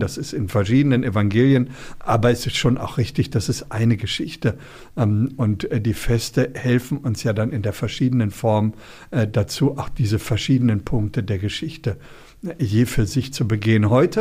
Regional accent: Hanover, Lower Saxony, Germany; Die geht in meine Heimatstadt, das ist Hannover

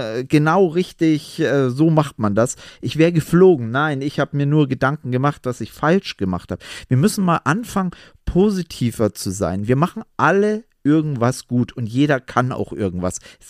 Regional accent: Munich, Bavaria, Germany; Ich komme ja aus München.

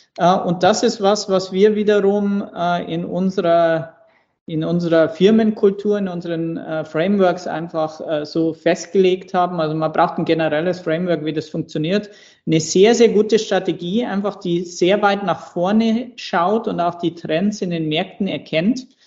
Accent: Bavaria, Germany

